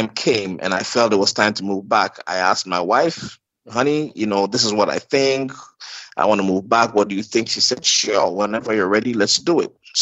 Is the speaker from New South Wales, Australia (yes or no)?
no; Melbourne, Victoria, Australia; also born or lived in Mount Hagen, Papua New Guinea / Kumasi, Ghana / Accra, Ghana; now in Ghana; So I grew up in Melbourne, spent some years in Mount Hagen in Papua New Guinea. And then after that, we moved back to Ghana. So I spent a few years, maybe 3 years in Kumasi. And then we moved from Kumasi in Ghana to Accra in Ghana